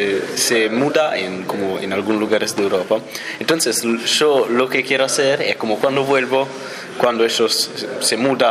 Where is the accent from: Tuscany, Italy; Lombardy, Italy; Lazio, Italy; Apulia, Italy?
Lazio, Italy; Rome; Spanish is a second language; now in Argentina; Yo soy de Italia, capital. Viví toda mi vida en Roma. Entonces, cuando llegué acá fue un gran cambiamiento.